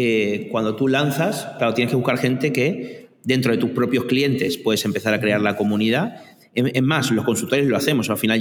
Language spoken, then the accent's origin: Spanish; Argentina; yo, bueno, soy argentino, no, tú lo sabes, y tenemos una parte también muy latina, pero tenemos una pequeña parte anglosajona